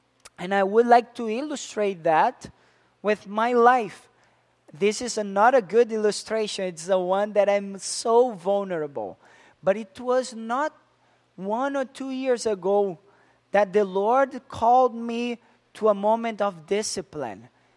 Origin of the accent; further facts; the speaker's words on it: Brazil; moved away; And I came from Brazil. I am an immigrant. I am the second batch of immigrants, if I could call that.